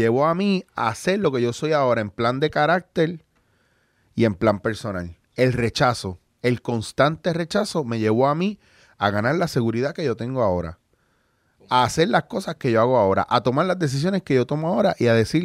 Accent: Puerto Rico; Y como puertorriqueños muchas veces hacemos eso.

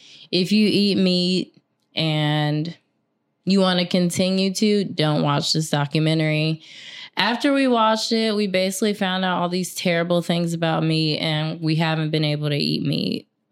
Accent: the South, United States; Y'all know I'm from the South. I'm super Southern.

